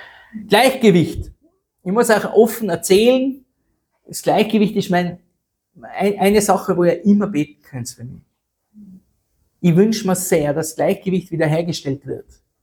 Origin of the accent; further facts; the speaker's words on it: Feldkirch, Vorarlberg, Austria; Ich bin ein typischer Vorarlberger, geboren in Feldkirch, der hat grundsätzlich mal Angst vor allem. Wenn man 10 Kilometer in Vorarlberg schon fährt mit dem Auto, ist man schon weit gefahren.